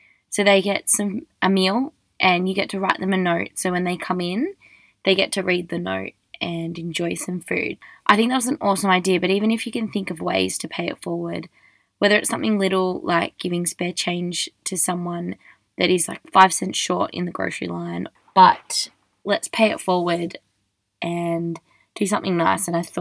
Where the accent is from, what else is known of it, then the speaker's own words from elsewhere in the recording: Australia; I'm just an Australian girl with the world at her feet